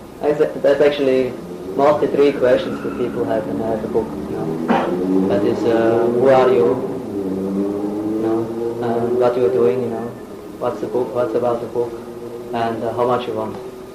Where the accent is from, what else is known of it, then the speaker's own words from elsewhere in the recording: Switzerland; Then I tell them I'm from Switzerland, I'm a yoga teacher, you know.